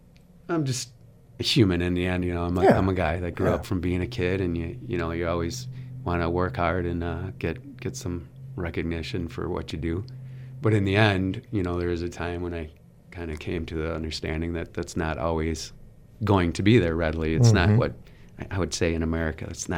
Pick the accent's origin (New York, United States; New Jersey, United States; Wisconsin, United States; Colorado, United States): Wisconsin, United States; New Berlin; also born or lived in Milwaukee; So I was born in Milwaukee, but moved to New Berlin outside of Milwaukee. Grew up in New Berlin, went to Waukesha Catholic Memorial for high school.